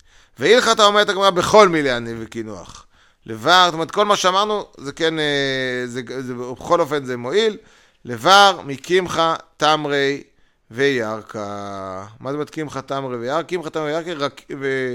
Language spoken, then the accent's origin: Hebrew; Netherlands; אני הולנדי, אני מהבית הולנדי.